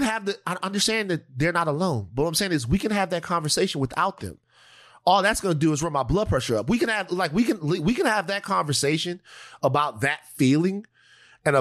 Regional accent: Louisiana, United States; I'm from Louisiana.

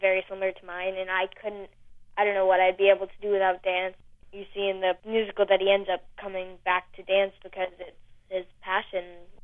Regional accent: Boston, Massachusetts, United States; I'm beyond thrilled to be in my hometown.

